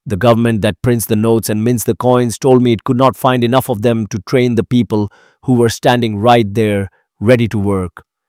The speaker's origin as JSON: {"language": "English", "town": "Hull", "region": "Yorkshire and the Humber", "country": "United Kingdom", "tie": "born or raised there", "said": "I grew up on Preston Road, watching my grandfather fight cancer at Hull Royal Infirmary."}